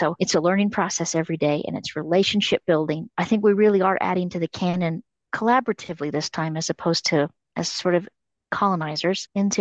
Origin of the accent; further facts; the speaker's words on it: Texas, United States; now in Denver, United States; The isotopic studies of my molars would show that I grew up in Central Texas on the Edwards Aquifer